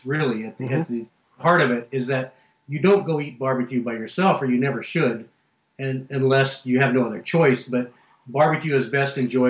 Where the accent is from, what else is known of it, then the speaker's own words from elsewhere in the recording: Austin, Texas, United States; born there; Born in South Austin, you know, my barbecue history is mostly around places like Bill Miller